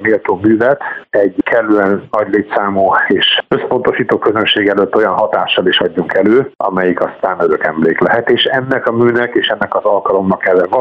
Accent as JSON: {"language": "Hungarian", "town": "Veszprém", "region": "Veszprém County", "country": "Hungary", "tie": "born there", "said": "nem csak azért, mert ott születtem, illetve hogy magam is jártam egyik helyi énekkarba, sőt a szüleim egy helyi másik énekkarban is"}